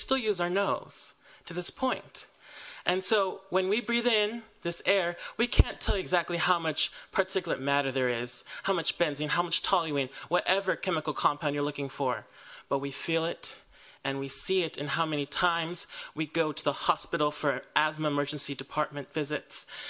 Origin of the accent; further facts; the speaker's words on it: Oakland, California, United States; I am from East Oakland in the Flatlands.